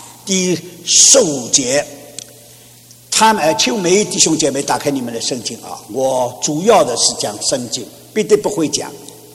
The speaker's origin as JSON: {"language": "Chinese", "region": "Shanghai", "country": "China", "said": "因为上海人讲国语不大标准的，所以你听到要继续的听哦。"}